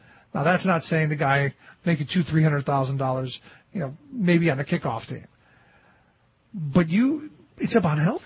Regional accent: Cleveland, Ohio, United States; That's some cities like Cleveland, for instance, my hometown.

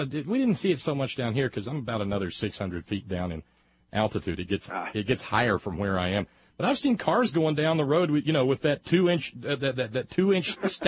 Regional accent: Alabama, United States; Yeah, when I was a kid growing up in Alabama, and for most of my young adult life, I loved winter.

